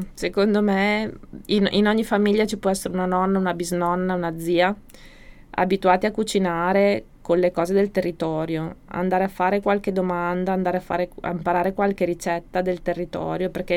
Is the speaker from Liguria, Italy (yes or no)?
no; Emilia-Romagna, Italy; allora io sono emiliana